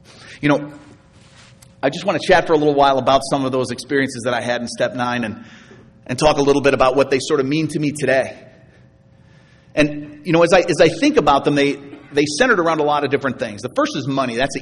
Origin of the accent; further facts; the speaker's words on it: Chicago, Illinois, United States; Now, as I mentioned, I'm from Chicago